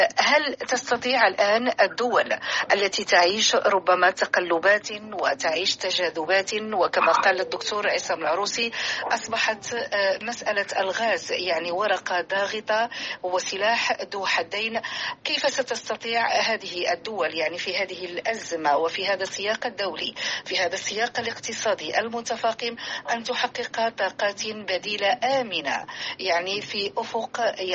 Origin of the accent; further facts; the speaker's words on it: Morocco